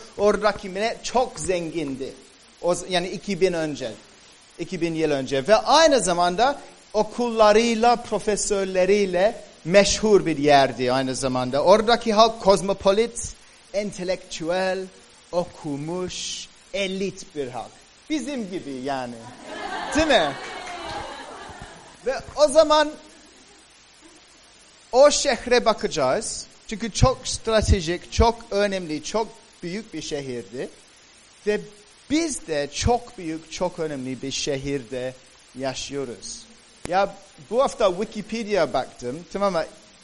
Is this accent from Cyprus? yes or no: yes; Cyprus; Kıbrıs yani benim memleketim ve Antakya'ya kadar gittiler.